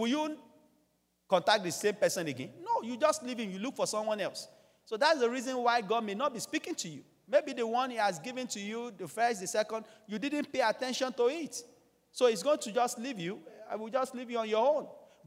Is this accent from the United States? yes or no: no; Ilorin, Kwara, Nigeria; Coincidentally, I was born and raised in Ilorin, so I understand that very well.